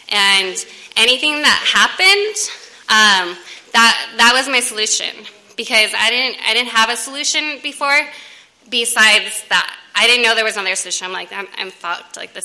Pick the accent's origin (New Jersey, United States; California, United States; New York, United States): California, United States; San Diego; I grew up in South San Diego, so I was the only white girl.